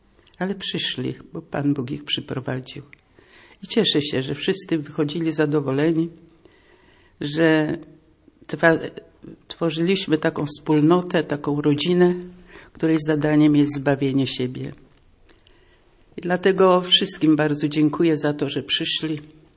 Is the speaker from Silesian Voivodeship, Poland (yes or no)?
no; Gniezno, Greater Poland Voivodeship, Poland; No każdy już wie, że jestem